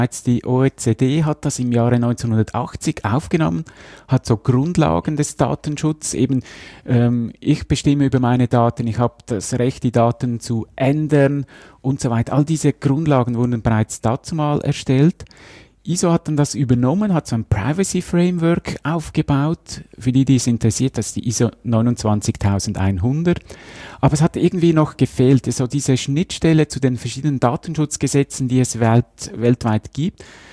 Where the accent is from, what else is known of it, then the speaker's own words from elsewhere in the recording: Switzerland; Bei uns in der Schweiz wäre das zum Beispiel die SAS, die da Mitglied ist, die Schweizerische Akkreditierungsstelle